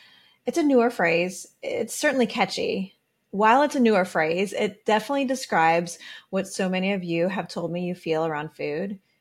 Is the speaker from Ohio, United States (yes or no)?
yes; Ohio, United States; Your loudspeakers are like the tornado warnings I grew up around in Ohio.